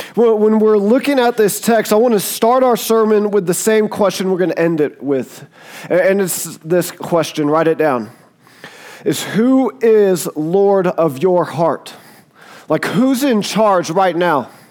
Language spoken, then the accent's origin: English; the South, United States; I'm kind of redneck, right? I'm from the South and I like to hunt and do that kind of thing.